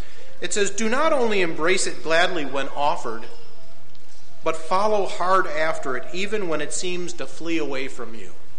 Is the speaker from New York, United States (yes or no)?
yes; Buffalo, New York, United States; Well, I'm an East Coaster. I moved up here from Buffalo, New York, you know, so I talk fast, I move fast, and so I need to slow myself down sometimes.